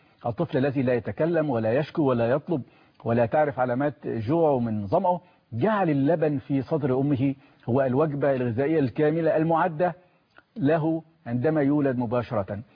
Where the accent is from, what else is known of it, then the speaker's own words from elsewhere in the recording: Egypt; الشعير عندنا في مصر بنقول عليه الشعير